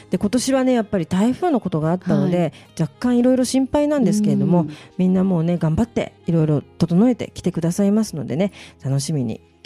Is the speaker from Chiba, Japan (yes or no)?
yes; Tokiwadaira, Chiba, Japan; 常盤平で育ったんですけどもね、